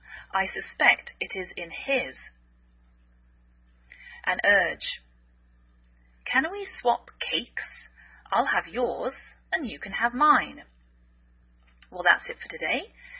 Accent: United Kingdom; now in United States

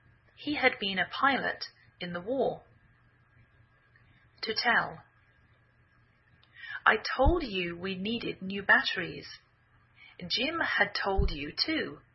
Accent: England, United Kingdom; now in United States

